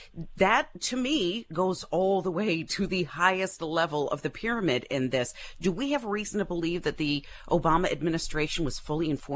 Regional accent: United States; as an American who has a deep and abiding love for the Constitutional Republic

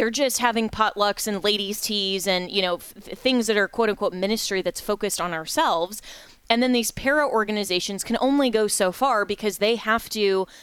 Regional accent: Florida, United States; I plan to here in my home state of Florida.

